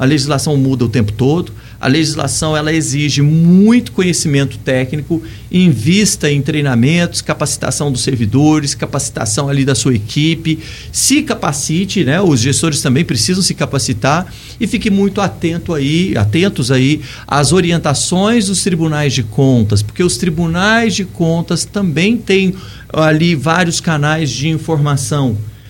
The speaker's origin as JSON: {"language": "Portuguese", "town": "Carmo do Rio Claro", "region": "Minas Gerais", "country": "Brazil", "tie": "born there", "said": "E é incrível estar no sul de Minas, né? Porque eu nasci em Carmo do Rio Claro"}